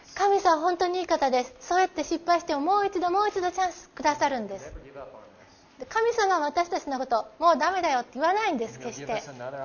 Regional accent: United States; Japanese is a second language; 私アメリカ人なんですが、アメリカにあんまり住んだ経験がないんで、

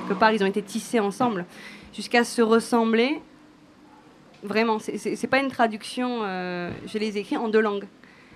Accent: France; born there; first language French; langue maternelle, je suis née en France, j'ai appris le français. L'espagnol, je l'ai appris quand j'étais au lycée, j'avais 14-15 ans.

